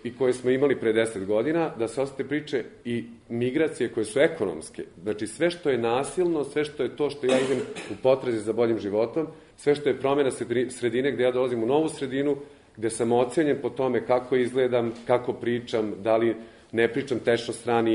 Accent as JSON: {"language": "Serbian", "country": "Bosnia & Herzegovina", "moved": "yes", "lives_now": "Serbia", "said": "Ja sam došao iz Bosne za Srbiju, ja znam što znači to iskustvo."}